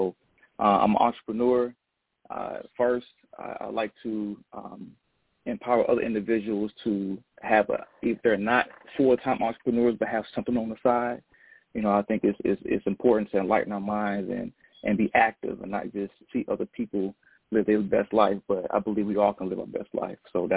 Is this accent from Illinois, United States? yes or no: yes; Joliet, Illinois, United States; I'm from Joliet, and I wanted to start there